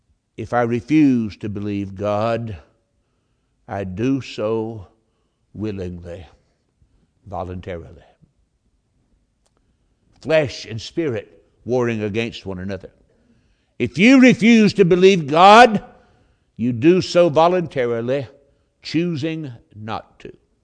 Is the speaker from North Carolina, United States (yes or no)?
yes; North Carolina, United States; born there; She doesn't just believe that I was born in North Carolina nearly 67 years ago.